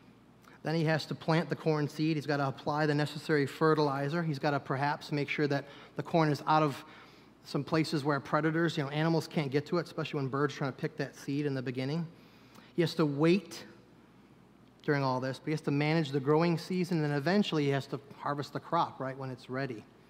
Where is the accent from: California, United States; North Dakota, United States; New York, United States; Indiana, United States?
New York, United States; Eden; I grew up in Eden, New York, about 20 minutes south of here, so it was in farm country that I lived.